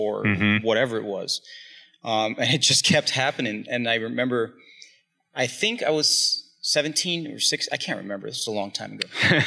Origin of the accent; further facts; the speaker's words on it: Brazil; So, you know, growing up in Brazil, I was never into like sports.